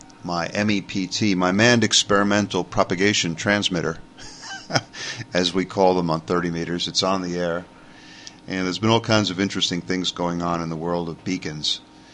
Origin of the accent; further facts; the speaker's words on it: New York, United States; accent: New York; But my New York accent was at the time much thicker than it is now. These things fade as you spend time away.